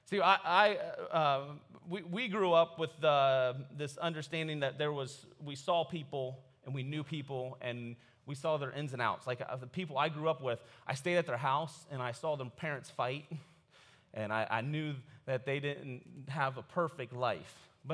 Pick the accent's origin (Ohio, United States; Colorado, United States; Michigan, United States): Ohio, United States; New Philadelphia; I'm from New Philadelphia, Ohio.